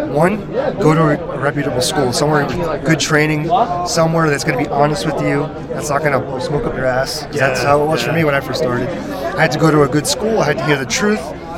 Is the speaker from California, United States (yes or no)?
no; Edison, New Jersey, United States; I'm a local guy. I'm originally from Edison.